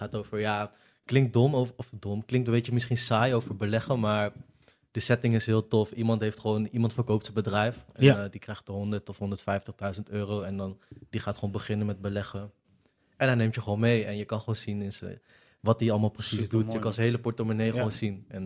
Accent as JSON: {"language": "Dutch", "town": "Assen", "region": "Drenthe", "country": "Netherlands", "lives_now": "Amsterdam, Netherlands", "said": "24 jaar. Ik kom uit Assen. Ik woon nu... Dit is mijn derde jaar in Amsterdam."}